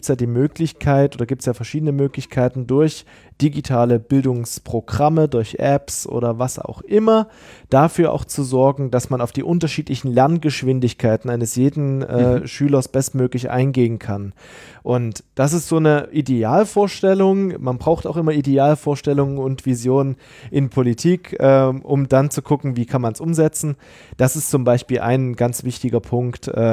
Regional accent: East Germany, Germany; klar sage ich da Ossi, weil ja, ich komme aus dem Osten Deutschlands

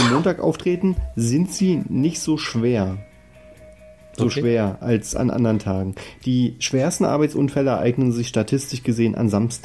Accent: Berlin, Germany; Wir kommen ja aus Berlin und wir kennen ja den Weihnachtsmann.

